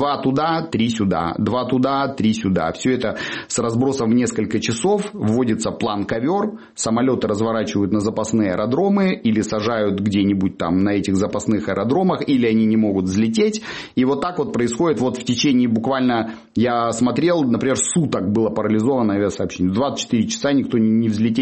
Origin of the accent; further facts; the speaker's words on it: Kamchatka Krai, Russia; когда я был маленький, мы с родителями с Камчатки летели в Москву